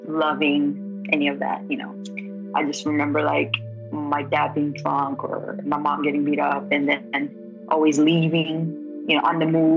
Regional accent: South Korea; I was born here in Korea, 1982. I don't have any like good childhood memories here.

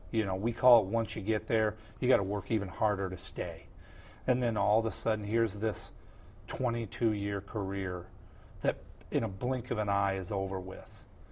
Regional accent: Midwest, United States; It did, in the Midwest, growing up in the Midwest

